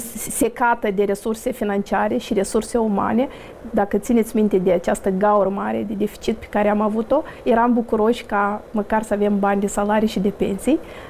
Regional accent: Bălți, Moldova; pentru că vin din Bălți

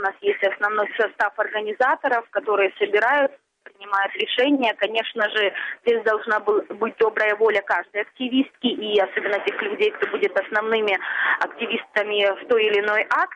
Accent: Ukraine; даже мы, девушки из Украины, мы готовы приезжать в Минск

